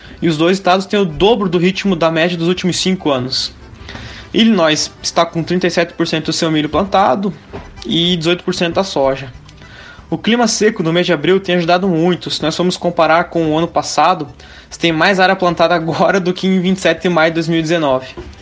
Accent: Campos Novos, Santa Catarina, Brazil; moved away as an adult; now in Minneapolis, United States; eu sou natural de Campos Novos, meio oeste de Santa Catarina.

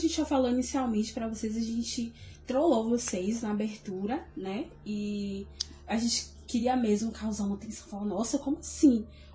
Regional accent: Brazil; Que a gente é brasileiro, já fala pra

